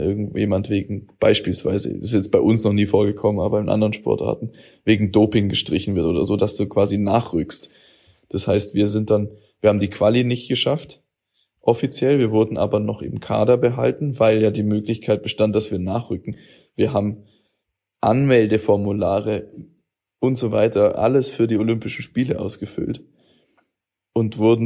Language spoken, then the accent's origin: German; Hochzoll, Bavaria, Germany; Das ist so meine Gegend. Ich bin aus Hochzoll